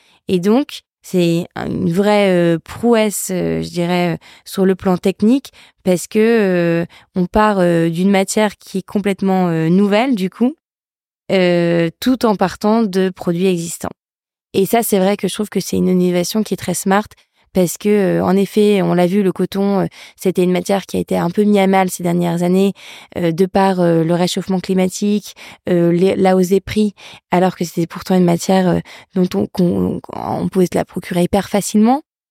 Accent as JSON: {"language": "French", "town": "Lille", "region": "Hauts-de-France", "country": "France", "tie": "born or raised there", "said": "je suis nordiste, je suis lilloise."}